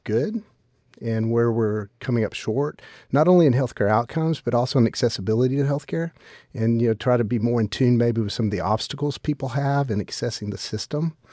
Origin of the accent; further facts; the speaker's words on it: Fort Smith, Arkansas, United States; went back to work near my hometown in Fort Smith. And so I've been practicing there since 1999.